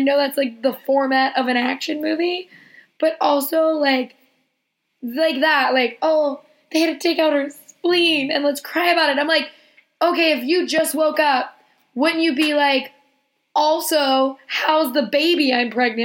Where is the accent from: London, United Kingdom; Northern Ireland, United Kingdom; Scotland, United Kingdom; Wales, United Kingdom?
Scotland, United Kingdom; but also being Scottish and Irish, we're a lazy bunch of people.